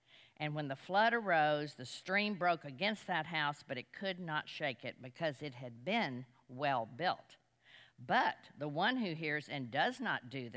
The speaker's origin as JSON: {"language": "English", "town": "Dallas", "region": "Texas", "country": "United States", "tie": "born or raised there", "said": "I grew up in Dallas. It was a moral home. We were taught right from wrong."}